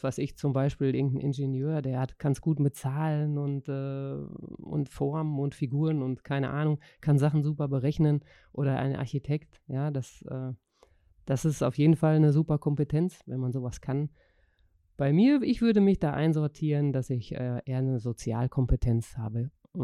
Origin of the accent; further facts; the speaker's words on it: North Rhine-Westphalia, Germany; Ja, ich bin aus Nordrhein-Westfalen, aus dem schönen Sauerland.